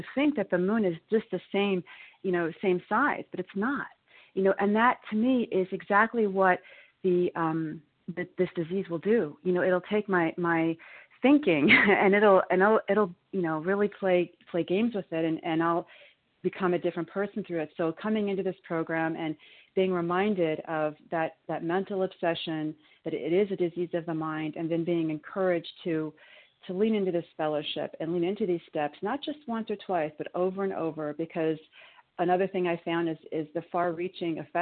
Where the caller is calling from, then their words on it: New York, United States; I'm calling from New York.